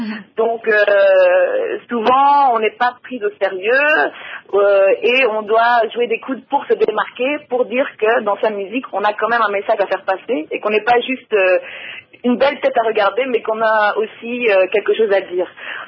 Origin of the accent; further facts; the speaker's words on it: Belgium; now in Brazzaville, Republic of the Congo; Ma mère congolaise, d'un papa de Brazzaville et d'une maman de Kinshasa. Et j'ai passé beaucoup de mon enfance en Belgique. Et maintenant, ça fait 3 ans que je suis à Brazzaville